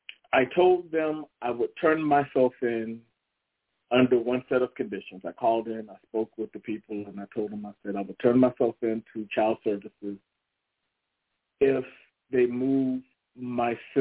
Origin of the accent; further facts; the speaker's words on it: Fayetteville, North Carolina, United States; I made it all the way back to my hometown from Hope Mills to Fayetteville.